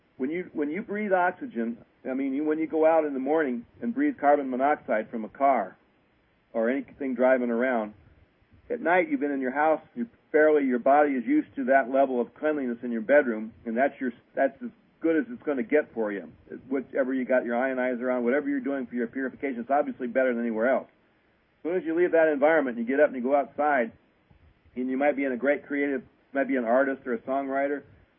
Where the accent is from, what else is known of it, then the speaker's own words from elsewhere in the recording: Ann Arbor, Michigan, United States; I'm from Ann Arbor.